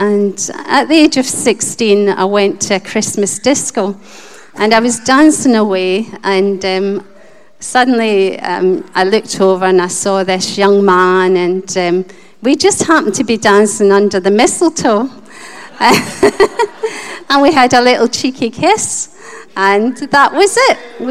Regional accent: Scotland, United Kingdom; born there; So, obviously from the accent, I was born in Scotland into a large family. I've got three brothers and two sisters, and I'm the second youngest of that family.

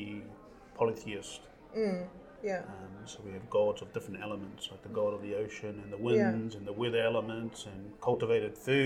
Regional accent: Bay of Plenty, New Zealand; now in Wellington, New Zealand; I'm originally from the Eastern Bay of Plenty area, but I've lived here in Wellington for 20 plus years.

